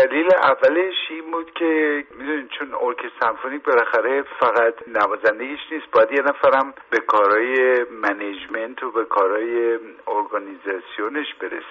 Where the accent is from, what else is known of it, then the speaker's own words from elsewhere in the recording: Iran; اینو برای این نمیگم که حالا چون من ایرانی هستم